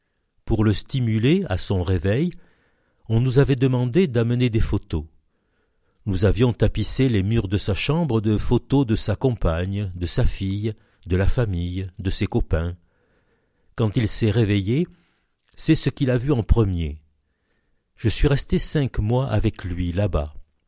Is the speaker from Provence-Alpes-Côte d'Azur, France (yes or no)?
yes; Salon-de-Provence, Provence-Alpes-Côte d'Azur, France; J'ai quitté Salon pour étudier à Marseille, à l'hôpital Sainte-Marguerite. Mais dès que j'ai terminé mon cursus, je suis revenu ici. J'ai été embauché à l'hôpital de Salon, et j'y suis resté 42 ans.